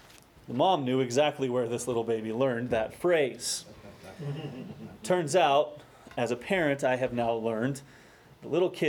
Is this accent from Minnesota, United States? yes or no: yes; Minnesota, United States; accent: Minnesotan; I've trained myself out of my Minnesotan accent in graduate school